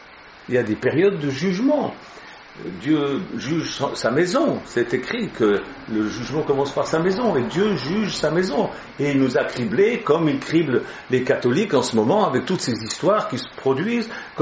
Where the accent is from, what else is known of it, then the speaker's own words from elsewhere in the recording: Switzerland; Chez nous, en Suisse, on a, les enfants, ils ont tous dans les bacs à sable des criblets.